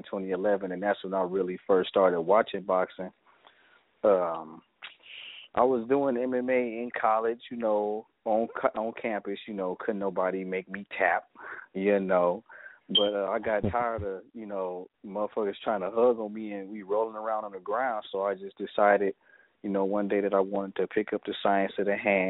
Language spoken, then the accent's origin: English; East Chicago, Indiana, United States; moved away as an adult; also born or lived in Montgomery; now in Las Vegas, United States; Well, I was born in Montgomery, Alabama, year 91. But I was raised in East Chicago, Indiana. Came to Las Vegas from Indiana, February of 2014.